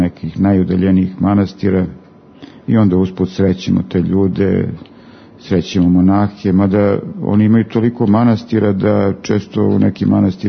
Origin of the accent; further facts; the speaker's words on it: Serbia; mi smo iz Srbije